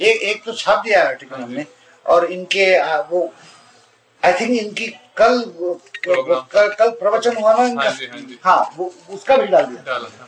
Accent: Hyderabad, Telangana, India; accent: Hyderabadi Hindi; first language Marathi; Hindi is a second language; हाँ मातृभाषा मराठी है, वो हमने कभी स्कूल में पढ़ी नहीं, वो घर में ही पढ़ी, और स्कूल में पढ़ी वो हिंदी और तेलुगु और अंग्रेजी। और हिंदी अगर हम हैदराबाद की तरह बोलेंगे आप हंसेंगे हमें

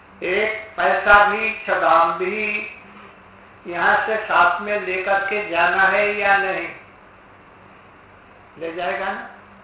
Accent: Mathura, Uttar Pradesh, India; मैं मथुरा का रहने वाला हूँ

